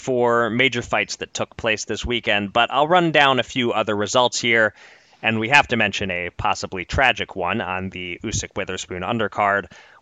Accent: Philadelphia, Pennsylvania, United States; on the campus of Temple University in my hometown of Philadelphia

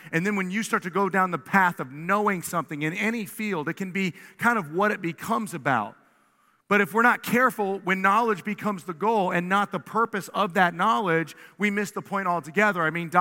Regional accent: Columbus, Ohio, United States; We said, we're from Columbus, Ohio.

